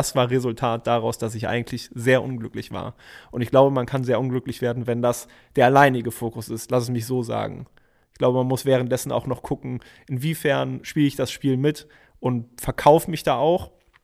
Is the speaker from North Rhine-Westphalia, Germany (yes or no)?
yes; Hennef, North Rhine-Westphalia, Germany; in einem kleinen Ort bei mir in Hennef in der Nähe, wo ich aufgewachsen bin, bei Köln.